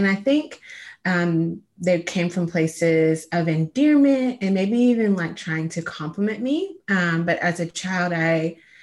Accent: the South, United States; And I grew up in the South, so it wasn't said like that.

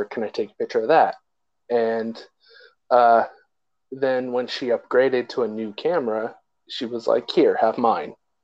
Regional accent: California, United States; So I live in California. I grew up in the Bay Area. I moved all around the Bay Area. So right now I'm in the East Bay, but I've been in the peninsula everywhere.

